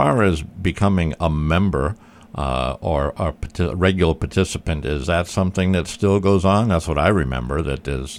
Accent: Rhode Island, United States; because I grew up in Rhode Island and that was a favorite thing to do.

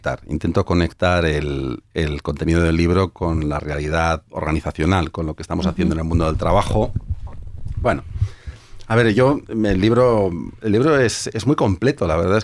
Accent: Bilbao, Basque Country, Spain; Yo soy de Bilbao, igual no sé si está el arquetipo puesto.

